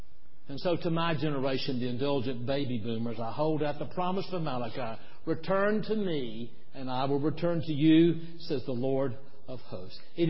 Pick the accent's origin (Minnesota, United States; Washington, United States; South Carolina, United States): South Carolina, United States; Now, as growing up in South Carolina, you know, the Baptist kids had these little envelopes